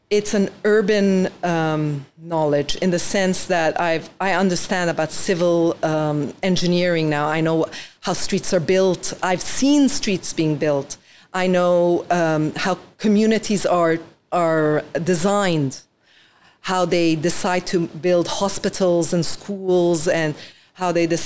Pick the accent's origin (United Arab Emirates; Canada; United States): United Arab Emirates; Dubai; I grew up in Dubai since I was 5. I know this emirate. And I love this emirate